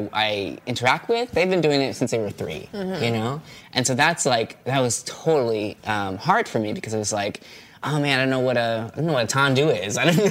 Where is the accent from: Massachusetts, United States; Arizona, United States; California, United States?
California, United States; Alameda; is a kid from the Bay Area, East Bay, born and raised in Alameda, California, in super quaint little seaside hovel town